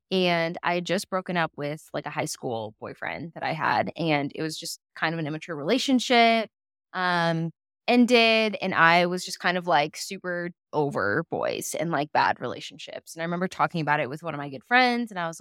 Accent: Washington, United States; And I grew up in Washington. So, like, my life was not outside of Washington.

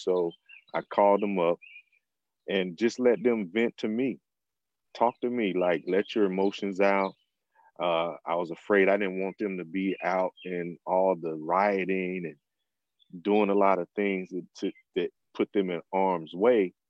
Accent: Lexington, North Carolina, United States; So I came home to my hometown, Lexington, North Carolina, to my sisters, to be near my family

